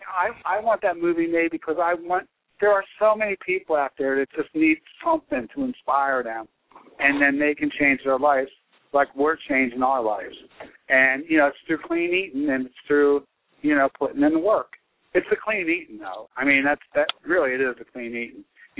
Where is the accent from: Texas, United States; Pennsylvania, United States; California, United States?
Pennsylvania, United States; Philadelphia; because you mentioned Rocky, and I'm from Philly.